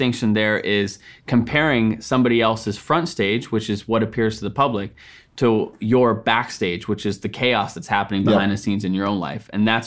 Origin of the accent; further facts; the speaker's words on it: Canada; Canada, even though it's my home country, we're not a good soccer nation.